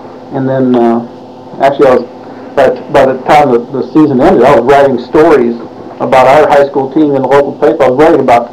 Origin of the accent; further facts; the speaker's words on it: Waukegan, Illinois, United States; Waukegan, Illinois.